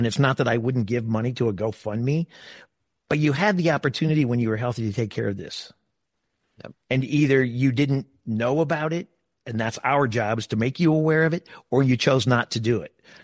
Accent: Midwest, United States; I grew up in the Midwest where it was more just like a brownie bake sale.

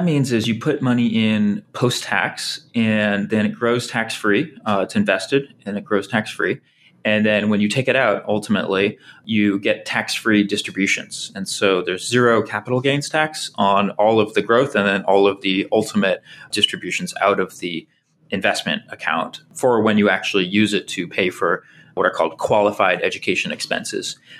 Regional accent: California, United States; Yeah, so I grew up in Silicon Valley in Marin County near San Francisco

